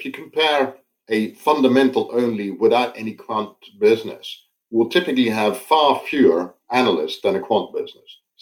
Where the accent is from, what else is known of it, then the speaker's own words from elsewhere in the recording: Netherlands; When I grew up in the Netherlands, Robeco was almost a monopolist in the country.